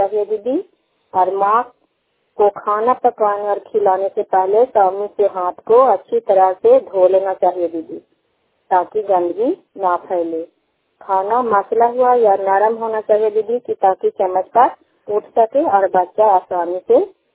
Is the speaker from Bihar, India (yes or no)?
yes; Nischalganj, Bihar, India; और मैं कंगासर प्रखंड के निश्चलगंज गांव की निवासी हूँ, नालंदा जिला, और सीएनआरपी के पद पर कार्य करती हूँ।